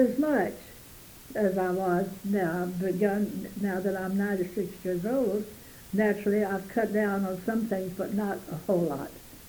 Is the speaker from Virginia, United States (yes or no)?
no; Round Rock, Texas, United States; Growing up in Round Rock was a real treat because we had a creek, a nice little creek going through there, where we could go swimming.